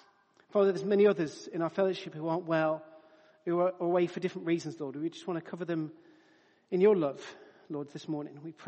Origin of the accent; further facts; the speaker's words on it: England, United Kingdom; I know we're English, but you're still allowed to put your hand up in church.